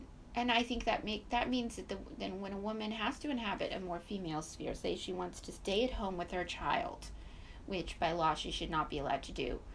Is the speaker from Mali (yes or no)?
yes; Mali; I grew up in Mali, West Africa, which is 99.99999% Muslim, mm-hmm. but also animist and traditional African culture.